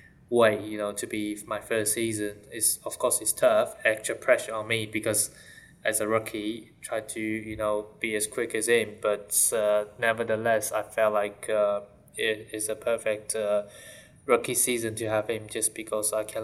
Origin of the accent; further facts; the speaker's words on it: Shanghai, China; I'm from Shanghai, growing up from Shanghai. So that's kind of like a home circuit. It's not just home because of the country, but also the city is my home.